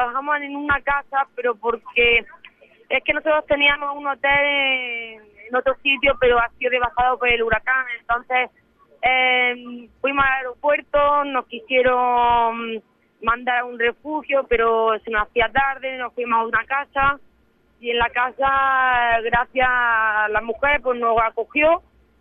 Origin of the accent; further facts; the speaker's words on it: Córdoba, Andalusia, Spain; somos dos de Córdoba